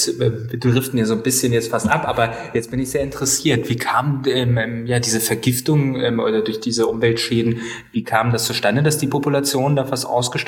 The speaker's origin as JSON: {"language": "German", "town": "Hanover", "region": "Lower Saxony", "country": "Germany", "said": "Ich komme auch aus der Hauptstadt Niedersachsens, aus Hannover"}